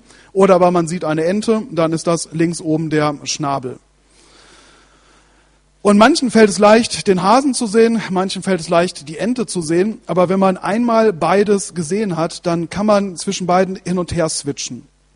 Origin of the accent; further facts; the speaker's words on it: Wetter, North Rhine-Westphalia, Germany; ich bin ein heimatverbundener Typ gewesen und habe total gerne in Wetter gewohnt. Und wir waren ja genau am Harcourtsee